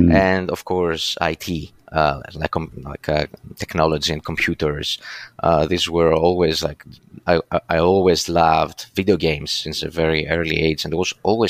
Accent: Chania, Crete, Greece; So I grew up in Chania. It's like a small town, I'd say, in the western part of Crete. I grew up with my parents and my brother

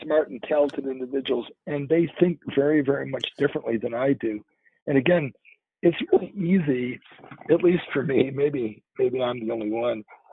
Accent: Chicago, Illinois, United States; So I grew up in Chicago, and there's Lou Malnati's and there was a Gino's, and I was introduced to deep dish pizza in a restaurant called Gino's East.

